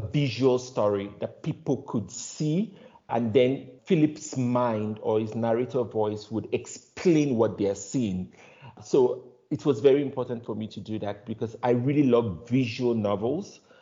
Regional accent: Nigeria; Not the psychology background, not the fact that I'm Nigerian, but the fact that I'm a screenwriter.

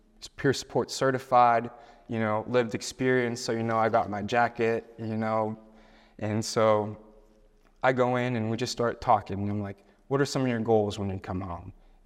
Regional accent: Youngstown, Ohio, United States; I started working at an agency in my hometown of Youngstown, Ohio.

